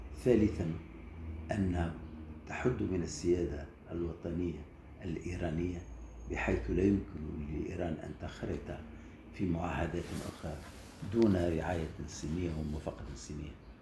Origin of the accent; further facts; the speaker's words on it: Tunisia; يعني أنا ككل تونسي ألاحظ هذه الدعوات